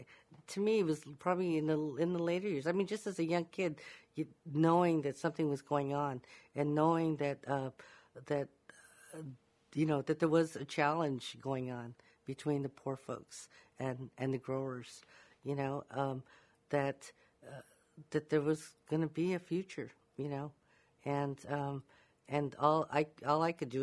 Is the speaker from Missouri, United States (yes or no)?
no; Delano, California, United States; You know, growing up in Delano, you were either white or you were a farm worker.